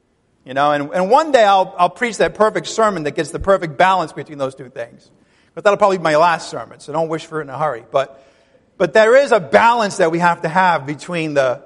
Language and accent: English; Ireland; I'm Irish. I tend to get depressed, and I have OCD.